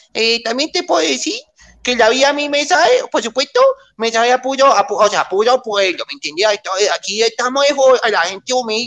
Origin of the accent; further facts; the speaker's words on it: Piangüita, Valle del Cauca, Colombia; now in Bogotá, Colombia; O sea, de Piangüita, o sea, salí de la playita ya, de la arenita, o sea, olvídate, de medio pacífico, medio aventurita, y bueno, me fui, vine para la capital